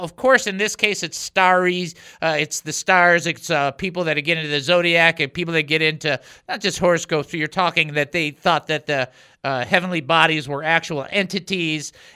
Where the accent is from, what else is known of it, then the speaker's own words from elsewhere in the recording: Southfield, Michigan, United States; But back where I grew up in Southfield, Michigan, we had a milk shoot